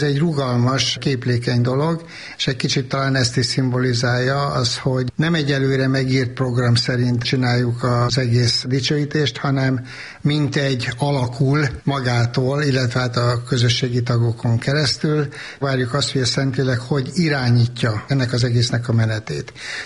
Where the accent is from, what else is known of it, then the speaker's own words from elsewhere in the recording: Kőbánya, Budapest, Hungary; bár tényleg nem itt lakom, kőbányai vagyok